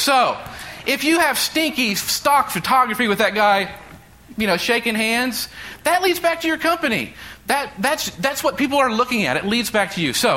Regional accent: Kansas, United States; born or raised there

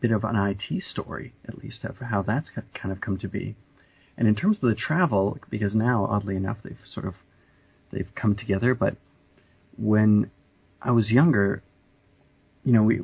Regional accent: Canada; I'm from Canada.

